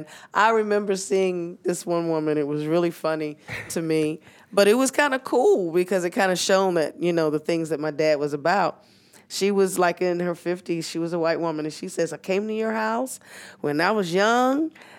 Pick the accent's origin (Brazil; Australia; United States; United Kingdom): United States; Augusta, Georgia; Yes, we grew up in Augusta when my mother